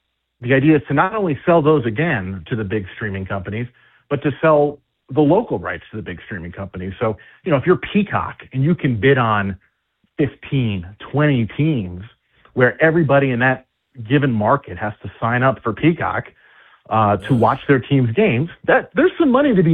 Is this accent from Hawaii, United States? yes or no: no; New York, United States; You know, I grew up in New York, and I grew up not rooting for the Yankees